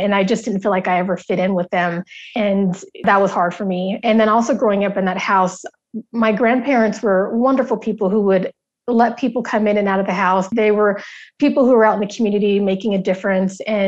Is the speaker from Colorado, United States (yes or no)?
yes; Denver, Colorado, United States; also born or lived in Wichita, United States; Growing up, I was born in Wichita, Kansas, and my mother needed to leave a marriage that definitely wasn't working. And we ended up moving back here to Denver, Colorado, where I currently am.